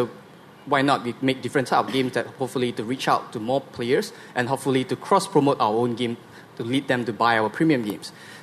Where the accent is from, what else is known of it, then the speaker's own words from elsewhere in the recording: Malaysia; I'm from Malaysia.